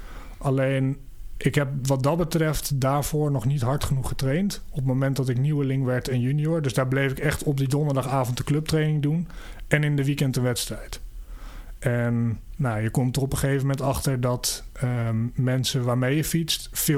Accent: Vianen, Utrecht, Netherlands; Ik ben 30 jaar oud. Ik kom uit Vianen.

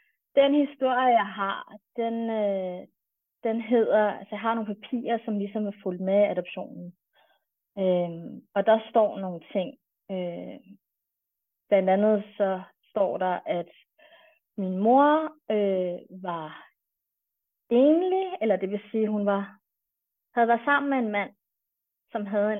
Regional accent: Frederiksberg, Capital Region of Denmark, Denmark; also born or lived in Bornholm / Kolding; Og så er jeg vokset op i Frederiksberg, og har så haft nogle flytninger efter, ja, omkring der var teenager, der flyttede vi til Bornholm, og derefter flyttede vi til Kolding, og så flyttede jeg tilbage til Frederiksberg, hvor jeg voksede op.

